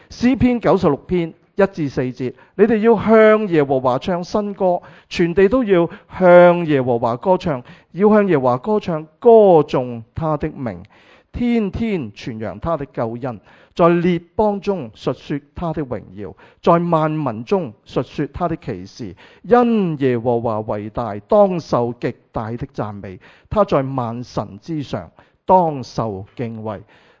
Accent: Hong Kong; 我哋香港人好講效率噶嘛

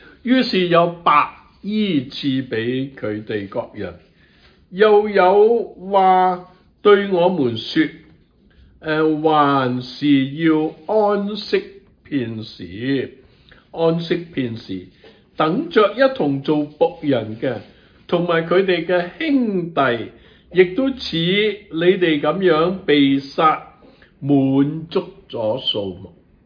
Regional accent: China; 所以呢我们中国人的人口是很多的

